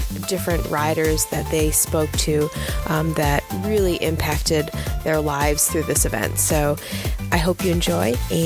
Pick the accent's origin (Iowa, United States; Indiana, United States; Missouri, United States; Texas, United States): Indiana, United States; I'm from Bicycle Indiana.